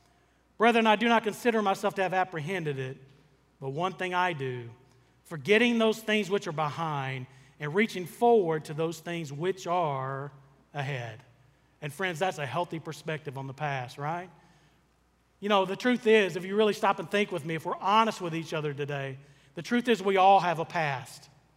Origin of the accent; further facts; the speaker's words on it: Arkansas, United States; but we grew up in South Arkansas, right? There's not a lot of beach in South Arkansas.